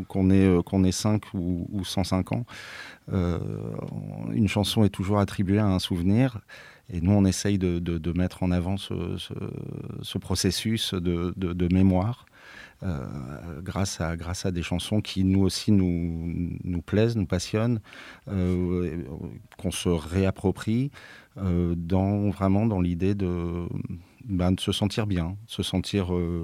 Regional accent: Brittany, France; Donc, je suis breton d'origine

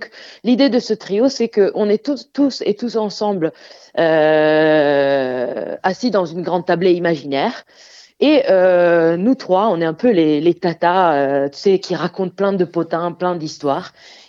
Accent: Auvergne-Rhône-Alpes, France; pour sortir un peu de notre région, parce que nous on vient de la Savoie de base, et on a envie de s'éloigner un petit peu.

